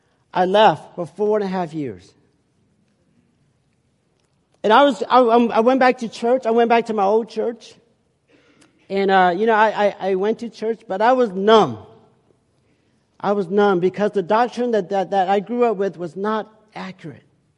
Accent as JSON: {"language": "English", "country": "Laos", "said": "We're going to go and train to be the underground church in Laos, my home country."}